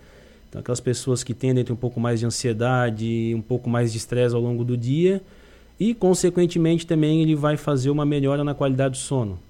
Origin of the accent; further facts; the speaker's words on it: Criciúma, Santa Catarina, Brazil; Sou natural de Criciúma, nascido em Criciúma. Italiano também.